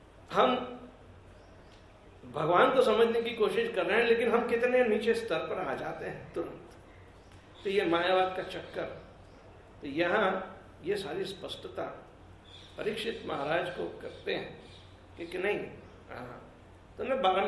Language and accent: Hindi; Gujarat, India; हम गुजरात में बड़े हुए हैं, जानते हैं बहुत सारा, हमने गुजराती की भाषा के अंतर्गत रहकर भी बहुत सारे साधु महात्माओं के वचन सुने